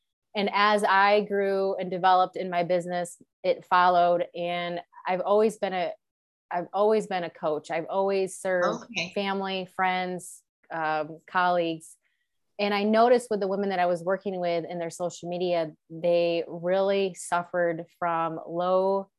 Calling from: Michigan, United States; I'm coming from Michigan. The cold, freezing, -4 degrees.

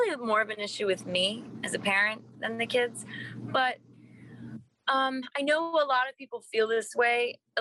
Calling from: New York City, New York, United States; I'm calling from New York City, Upper West Side.

